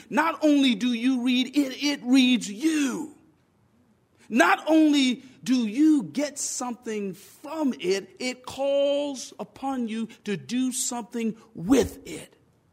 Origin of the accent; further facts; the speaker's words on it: South Carolina, United States; But as a young man growing up in South Carolina, my grandmother was blissfully unaware of the implications of the 13th Amendment, barring involuntary servitude.